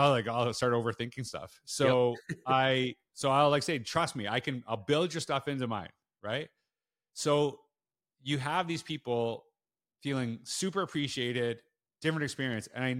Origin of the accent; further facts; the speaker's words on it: Canada; And weirdly enough, I grew up in Canada as a super diehard New York Islanders fan